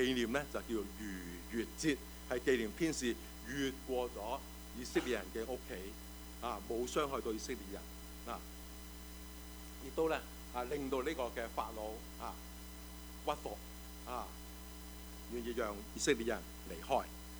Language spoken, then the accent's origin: Chinese; China; 我中国人就会想到西游记